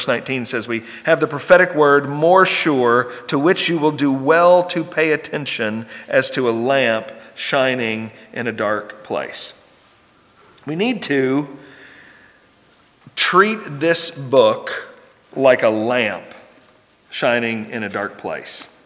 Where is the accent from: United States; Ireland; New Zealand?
United States; Kentucky; in an area where I grew up in Kentucky